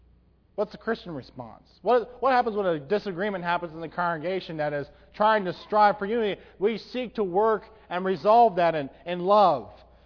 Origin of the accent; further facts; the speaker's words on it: Oregon, United States; But I know, growing up in Oregon, those summer mornings, you had about an hour or so after you woke up that it was cool